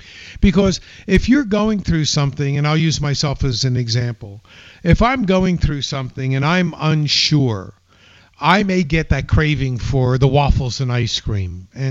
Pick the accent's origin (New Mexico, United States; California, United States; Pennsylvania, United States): Pennsylvania, United States; Philadelphia; You know, I grew up in Philadelphia. I actually had a business at one point in my youth selling soft pretzels and Italian water ice.